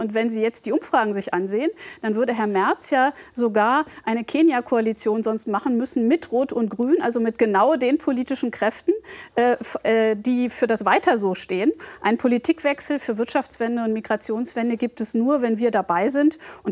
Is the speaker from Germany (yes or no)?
yes; Brandenburg, Germany; Deshalb bin ich hier als Brandenburgerin bei Ihnen.